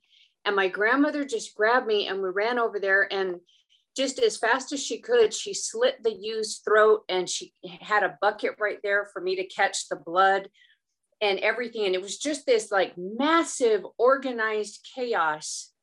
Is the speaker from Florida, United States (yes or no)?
no; Laguna, New Mexico, United States; also born or lived in Arizona; I was born on the Navajo Nation out in Northern Arizona. But I spent my whole life on reservations. I'm from the Pueblo of Laguna, which is in north central New Mexico